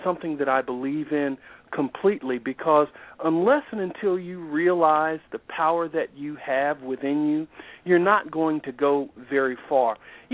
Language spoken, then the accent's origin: English; West Palm Beach, Florida, United States; my hometown of West Palm Beach, Florida.